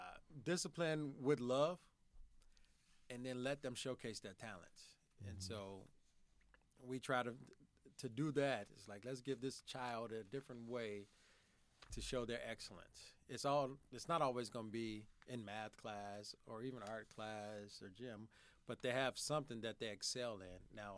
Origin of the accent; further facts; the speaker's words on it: Chicago, Illinois, United States; Born and raised in Chicago. Grew up on the South Side. Dearborn Home Projects. Three brothers and a sister. Single mom.